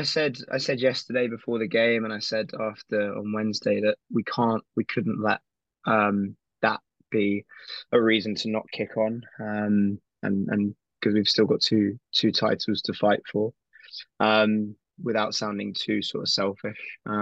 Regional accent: England, United Kingdom; it would have been a great spectacle for us as English fans. For me, it would have been great. I've said it multiple times. I can pretty much see Wembley from my house.

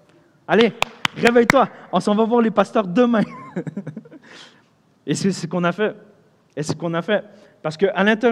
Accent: Montreal, Quebec, Canada; now in Sherbrooke, Canada; quand j'ai déménagé à Sherbrooke, parce que moi je viens de Montréal, et je me suis marié, et c'est à cause de ça que je suis ici

